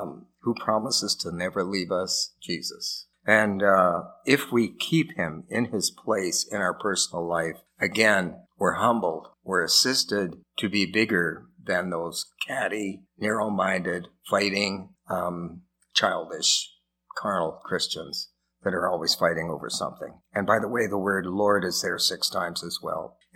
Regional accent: Canada; It's no credit to me that I grew up in Canada instead of Japan or North India or Morocco

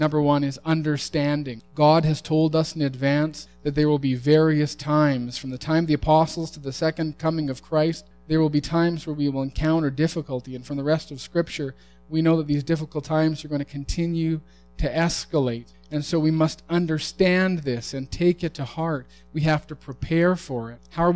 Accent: Alberta, Canada; I grew up in Alberta. I'm familiar with blizzards.

